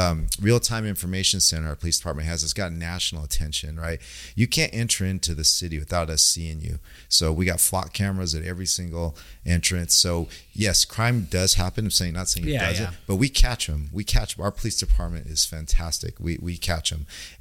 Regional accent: Sacramento, California, United States; So I mean, was born and raised in Greenhaven Park area.

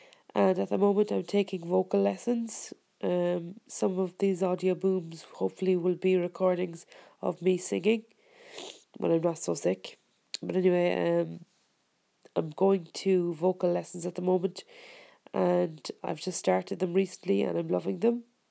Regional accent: Cork, Munster, Ireland; I'm from Ireland. I'm from Cork in Ireland, which is in the south of Ireland, and I'm 35 years old, and I live alone with my guide dog

